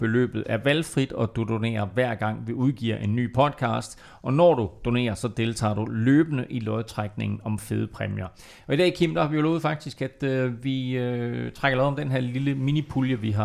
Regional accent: Amager, Capital Region of Denmark, Denmark; Altså, jeg er fra Amager, skal I bruge pas for at komme til København?

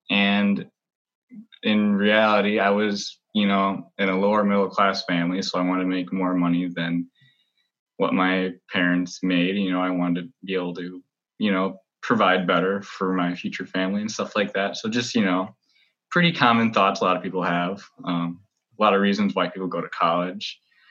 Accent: Stevens Point, Wisconsin, United States; I'm from Stevens Point, and the job market isn't the best for, you know, a lot of different things.

